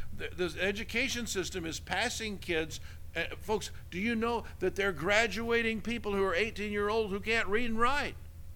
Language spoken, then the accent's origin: English; Jenks, Oklahoma, United States; Man, when I was growing up in Jenks, our band director required that every high school band student practice 60 minutes.